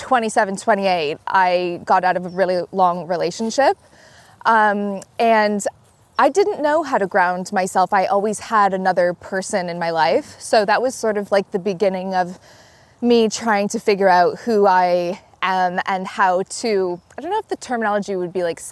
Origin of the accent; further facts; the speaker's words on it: Canada; moved away; I'm originally from Canada